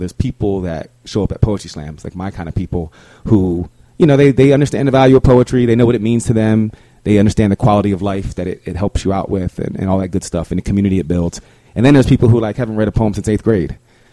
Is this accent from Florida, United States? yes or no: no; New Jersey, United States; So I've only been here 8 years. I'm this dude from New Jersey. Like, I didn't grow up here.